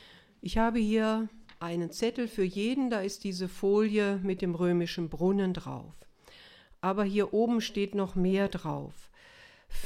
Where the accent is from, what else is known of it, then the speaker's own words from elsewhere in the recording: North Rhine-Westphalia, Germany; also ich bin Westfale, muss ich dazu sagen.